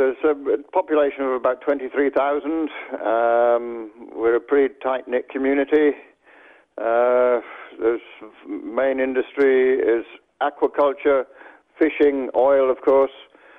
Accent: Ireland; born or raised there; also born or lived in North London

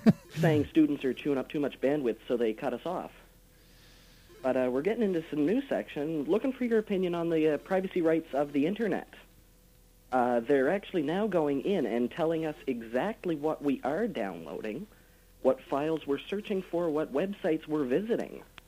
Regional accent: New Brunswick, Canada; now in Truro, Canada; Oh, well, I'm originally from New Brunswick, where I'm away at school, so.

